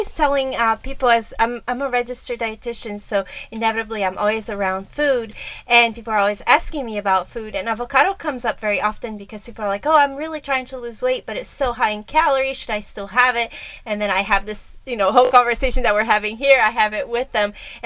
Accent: Brazil; now in United States; I'm originally from Brazil, and I grew up eating avocado as a dessert.

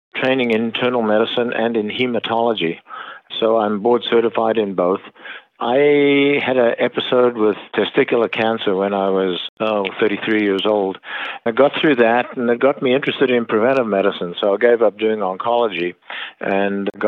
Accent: South Africa; accent: South African; now in United States; So my accent is from South Africa. I went to medical school in Johannesburg.

